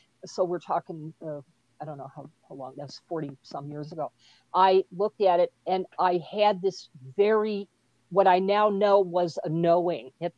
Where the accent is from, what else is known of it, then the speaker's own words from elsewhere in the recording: Ireland; Well, I'm Irish, so we tell stories. That's what we do.